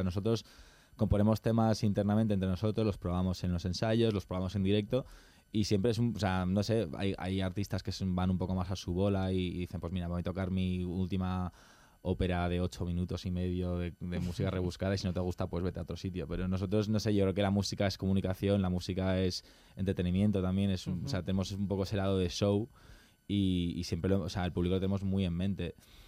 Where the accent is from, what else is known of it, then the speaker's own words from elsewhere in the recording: Madrid, Community of Madrid, Spain; Pero de raíces, soy libanés, griego. O sea, tengo una mezcla muy rara, o sea, muy mediterránea, supongo, pero me crié aquí en Madrid.